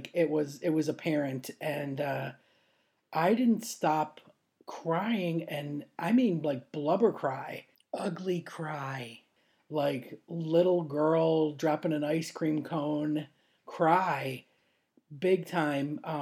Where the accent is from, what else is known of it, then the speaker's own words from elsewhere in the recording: United States; moved away as an adult; now in London, United Kingdom; I may be based and located in London. I've been through the Brexit thing, but I am an American. And I will always consider that my home.